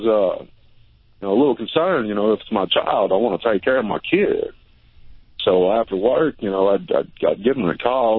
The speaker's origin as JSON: {"language": "English", "town": "Missoula", "region": "Montana", "country": "United States", "said": "I'm from Missoula, Montana."}